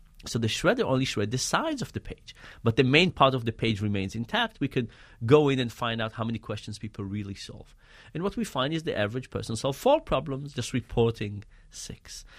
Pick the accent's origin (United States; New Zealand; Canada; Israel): Israel; I grew up in Israel.